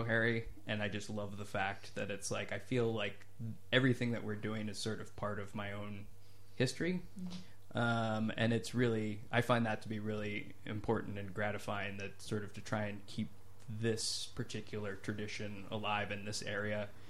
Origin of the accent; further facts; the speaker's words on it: Alice Springs, Northern Territory, Australia; I grew up in Central Australia, and we had the only first run movie theater I had in Alice Springs was the drive-in. So all of my teens were spent going to the drive-in there.